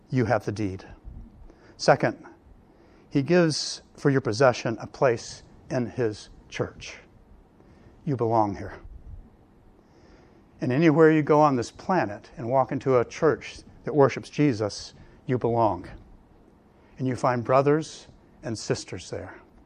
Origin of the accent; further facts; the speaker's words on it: Jacksonville, Florida, United States; securing a burial plot in my hometown in Jacksonville.